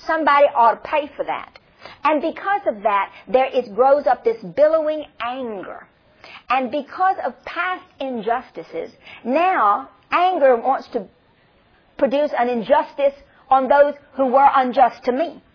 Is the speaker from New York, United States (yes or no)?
no; Mississippi, United States; I'm from Mississippi, and we're very basic in Mississippi.